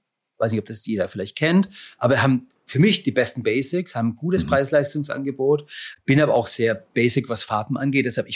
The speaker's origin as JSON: {"language": "German", "town": "Kitzingen", "region": "Bavaria", "country": "Germany", "accent": "Franconian", "said": "Also ursprünglich komme ich aus Kitzingen."}